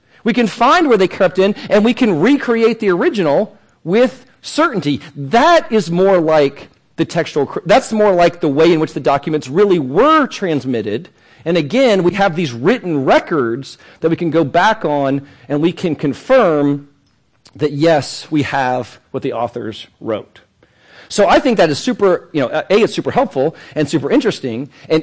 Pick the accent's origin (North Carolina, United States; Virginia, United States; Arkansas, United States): Virginia, United States; What's interesting, I come from Southwest Virginia, and in the Appalachian Mountains, there are pastors that have built entire theology on the long ending of Mark